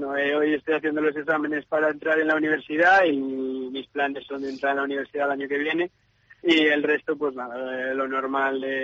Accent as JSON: {"language": "Spanish", "town": "Lalín", "region": "Galicia", "country": "Spain", "said": "Bueno, pues yo soy de Lalín, ¿no? Y allí empecé a jugar a balonmano con 6 años"}